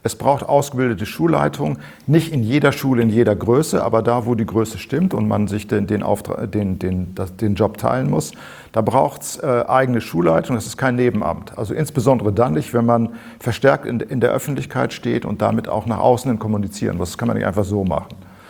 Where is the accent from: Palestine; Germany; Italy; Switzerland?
Switzerland; Thurgau; Ich komme aus dem Thurgau, darum fällt mir das ein.